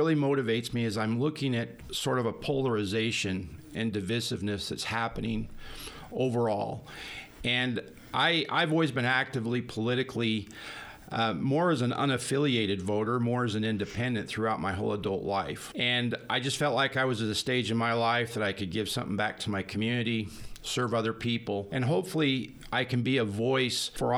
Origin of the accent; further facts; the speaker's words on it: Pocatello, Idaho, United States; I was born and raised in Pocatello. I did live outside of the state for a number of years out of high school.